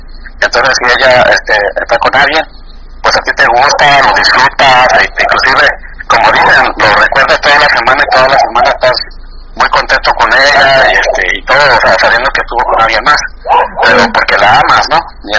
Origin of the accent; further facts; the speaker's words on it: Mexico City, Mexico; now in Kansas City, United States; Yo soy de en Kansas City, pero realmente yo soy de la Ciudad de México.